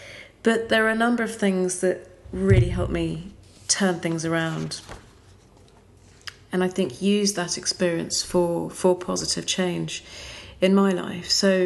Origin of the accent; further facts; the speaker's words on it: France; also born or lived in United States; So I spent most of my childhood and my youth in France, 3 years of which were in the US, but the majority of time in France